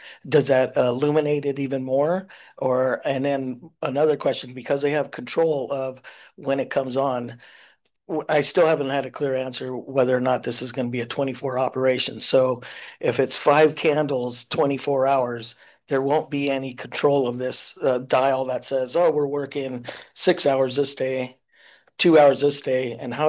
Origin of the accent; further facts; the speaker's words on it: Santa Cruz, California, United States; I came from Santa Cruz.